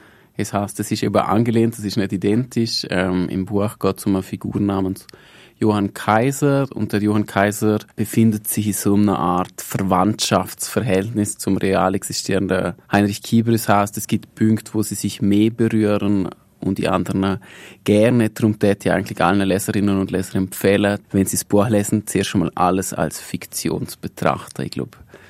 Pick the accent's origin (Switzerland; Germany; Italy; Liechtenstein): Liechtenstein; du schwätzt so komisch, von wo kommst du? Und dann habe ich gesagt, Liechtenstein.